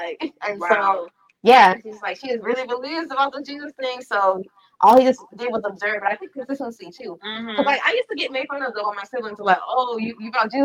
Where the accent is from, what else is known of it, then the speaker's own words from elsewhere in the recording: Nigeria; I'm Nigerian as well, fun fact.